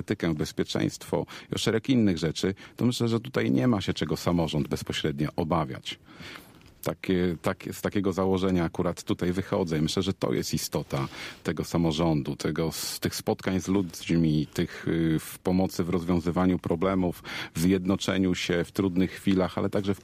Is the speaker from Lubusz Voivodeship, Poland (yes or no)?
yes; Sulęcin, Lubusz Voivodeship, Poland; urodziłem się w Sulęcinie, tutaj się wychowałem, tu mieszkam od dziecka. Tutaj też urodzili się moi rodzice, przyjechali dziadkowie.